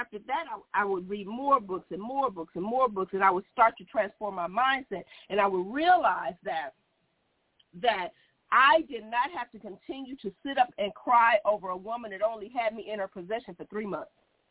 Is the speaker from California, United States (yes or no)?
yes; Compton, California, United States; So when I grew up in Compton, we had this boy who went to jail for carjacking